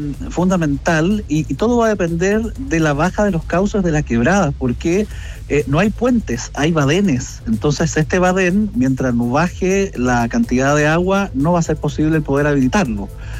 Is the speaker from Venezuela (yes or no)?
no; Andacollo, Coquimbo, Chile; Fíjese que yo lo viví el año 84, 87, pero era un niño. Yo soy de Andacollo